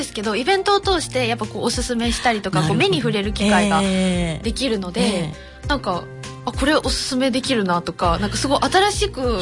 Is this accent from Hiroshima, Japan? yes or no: yes; Onomichi, Hiroshima, Japan; 出身が尾道で、まあ、生まれ育った尾道なんですけど、